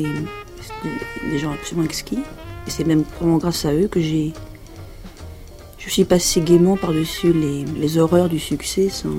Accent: Paris, Île-de-France, France; also born or lived in Lot / Lyon; Je suis née dans le Lot, à Agaja, dans le sud-ouest. J'ai habité Paris toute ma vie, sauf pendant la guerre, on habitait Lyon.

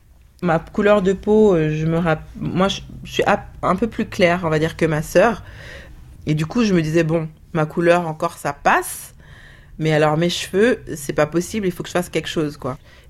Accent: Paris, Île-de-France, France; Moi, je suis née et j'ai grandi à Paris.

